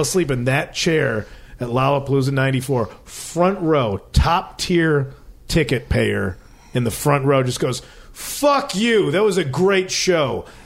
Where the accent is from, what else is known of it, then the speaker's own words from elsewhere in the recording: Chicago, Illinois, United States; I'm actually from Chicago.